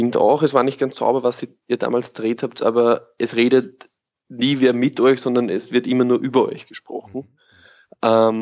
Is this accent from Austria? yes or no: yes; Linz, Upper Austria, Austria; ich bin aus Linz und Linz ist ähnlich wie Steyr, wie das der Thomas zuerst da beschrieben hat, Linz ist ähnlich wie Steyr eine Industriestadt.